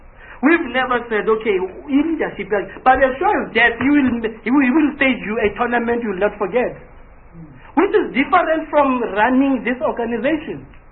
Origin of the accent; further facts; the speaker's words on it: Free State, South Africa; I come from the Free State.